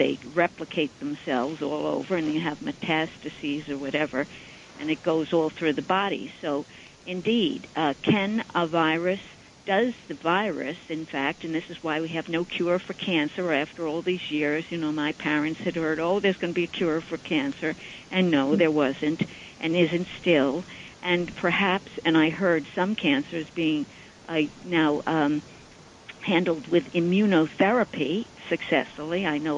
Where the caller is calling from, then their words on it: New York, United States; I'm calling from Suffolk County.